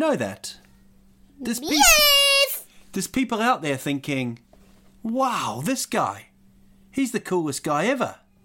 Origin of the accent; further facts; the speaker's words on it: Rotorua, Bay of Plenty, New Zealand; What about my hometown? We went to Rotorua.